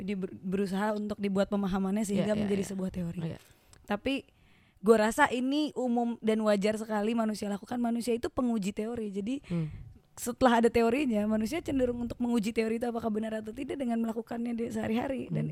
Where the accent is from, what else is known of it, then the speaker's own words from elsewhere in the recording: Bekasi, West Java, Indonesia; Aku produk Bekasi sih kalau ngomongin masa kecil.